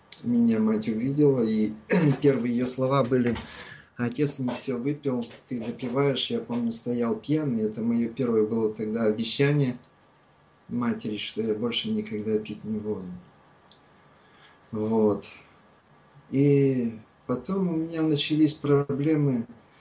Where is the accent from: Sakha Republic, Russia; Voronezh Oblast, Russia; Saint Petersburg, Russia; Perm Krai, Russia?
Perm Krai, Russia; Chaykovsky; Как выяснилось, что я из Пермского края, город, ну, город Чайковский, Россия.